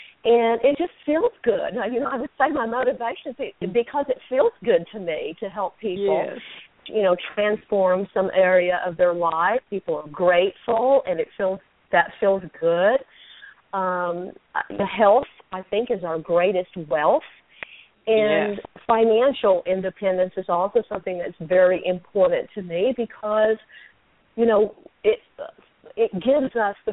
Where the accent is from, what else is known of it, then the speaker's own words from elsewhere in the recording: Paris, Texas, United States; now in Dallas, United States; Well, I was born and raised in Paris, Texas, a small town, and I'm currently living in Dallas, Texas.